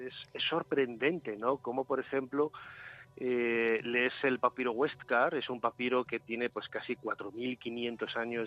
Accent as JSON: {"language": "Spanish", "town": "León", "region": "Castile and León", "country": "Spain", "tie": "born there", "also_born_or_lived": "Valladolid", "said": "Yo nací en León, pero viví muchos años en Valladolid, allí estudié"}